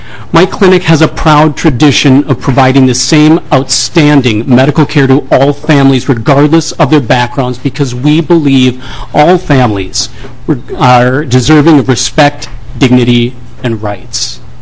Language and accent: English; Chaska, Minnesota, United States; now in Minneapolis, United States; As a native Minnesotan, I grew up in Chaska, graduated from St. Olaf College, and received my medical degree in pediatric training from the University of Minnesota.